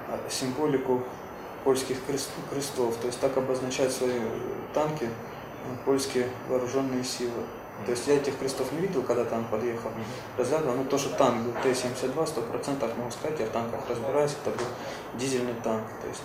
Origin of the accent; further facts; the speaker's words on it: Donetsk, Donetsk Oblast, Ukraine; но я из Донецка. Раньше жил в Куйбышевском районе.